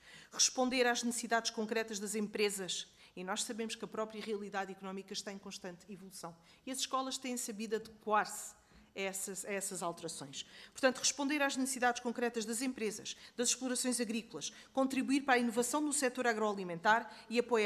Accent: Grândola, Setúbal, Portugal; Nós somos todos do campo, praticamente. Eu conheço muito bem uma escola agrícola de Grândola, sou de Grândola

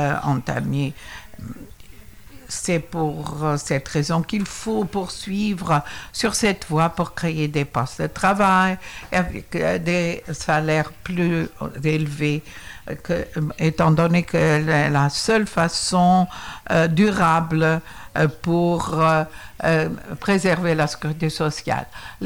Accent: Portugal; French is a second language; l'importance du Luxembourg également chez nous au Portugal

